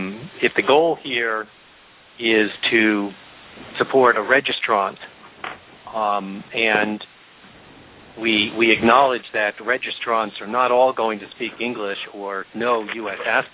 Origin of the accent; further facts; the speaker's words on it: United States; Yet I'm an American.